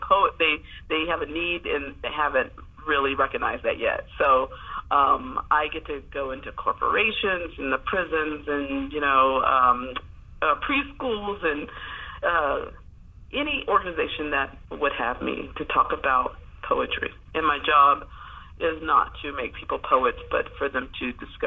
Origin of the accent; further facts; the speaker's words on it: Greenville, South Carolina, United States; also born or lived in Asheville; I'm actually from Greenville, South Carolina, and moved away, lived in Asheville for about 17 years, and but started writing poetry in middle school at Woodmont, junior, senior.